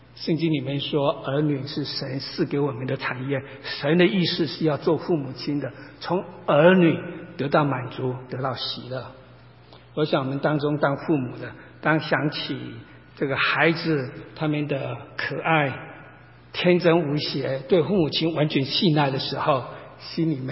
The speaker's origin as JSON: {"language": "Chinese", "country": "Taiwan", "tie": "born or raised there", "said": "我记得我小时候在台湾常常唱一首有关于家庭的这种儿歌，叫做"}